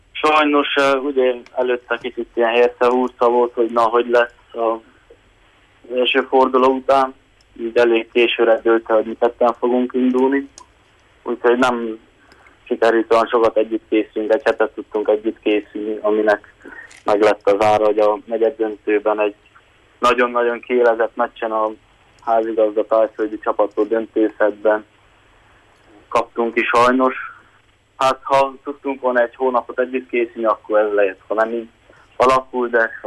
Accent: Odorheiu Secuiesc, Harghita, Romania; óriási megtiszteltetésnek érzem, hogy 2022 után 2023-ban is engem választottak szülővárosom Székelyudvarhely legjobb férfi sportolójának.

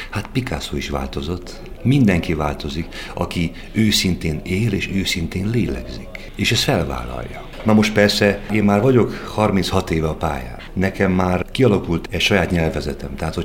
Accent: Oradea, Bihor, Romania; nekem váradi magyar zsidó életérzésem van. Én egy Habsburg városban nőttem fel. A Váradi Színháztól, mit tudom én, 140 méterre. Piros fedeles, cseréptetős házban. Nem blokklakásban. Én nem a gettóból jöttem, én a városból jöttem.

